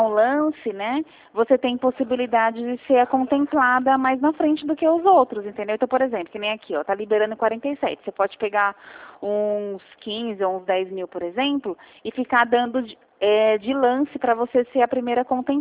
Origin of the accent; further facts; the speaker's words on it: Mogi Guaçu, São Paulo, Brazil; Eu sou de Mogi Guaçu.